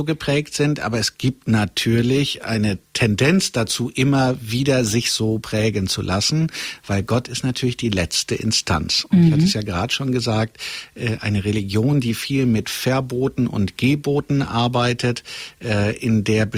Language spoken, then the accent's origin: German; Gelsenkirchen, North Rhine-Westphalia, Germany; also born or lived in Möhnesee; Halb aus Gelsenkirchen. Und halb vom Möhnesee an.